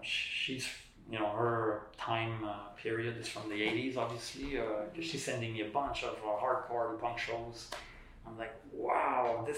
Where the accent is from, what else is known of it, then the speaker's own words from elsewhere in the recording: Montreal, Quebec, Canada; I was born in Montreal